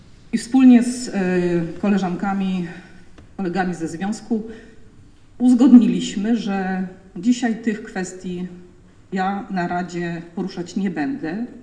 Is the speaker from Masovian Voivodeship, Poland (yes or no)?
no; Głogów, Lower Silesian Voivodeship, Poland; born there; Jestem głogowianką z urodzenia.